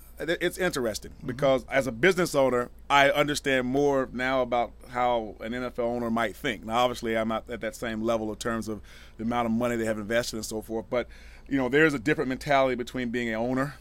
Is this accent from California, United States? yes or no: no; Albany, Georgia, United States; I'm a Southerner, so I'm from Albany, Georgia.